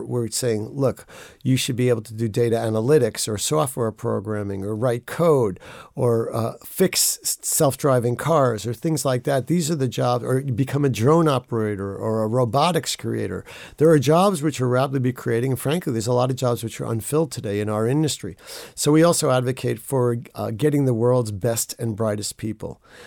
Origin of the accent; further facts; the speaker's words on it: New York, United States; Well, I was just very lucky. I grew up in New York and went to law school at Georgetown.